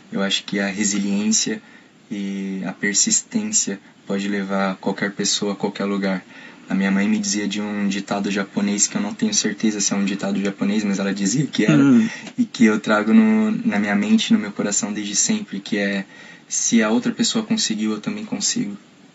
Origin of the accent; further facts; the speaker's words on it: Guarulhos, São Paulo, Brazil; now in Japan; Fui convocado, saí lá de Guarulhos e hoje eu tô aqui no Japão.